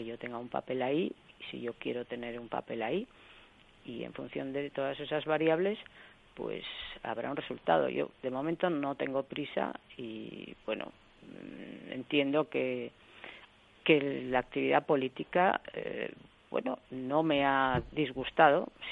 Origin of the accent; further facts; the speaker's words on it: Galicia, Spain; somos gallegos, estamos aquí